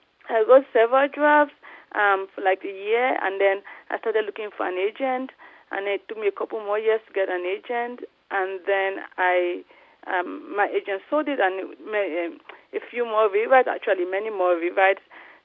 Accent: Cameroon; they're from my country, I'm from Cameroon.

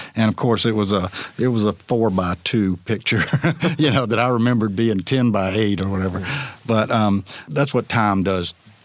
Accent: South Carolina, United States; I tell people I'm from South Carolina, but I studied abroad at the University of Georgia.

